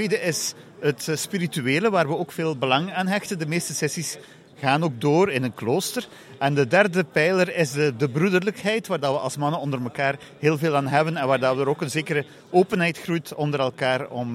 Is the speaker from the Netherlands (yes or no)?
no; Flanders, Belgium; ik ben Vlaming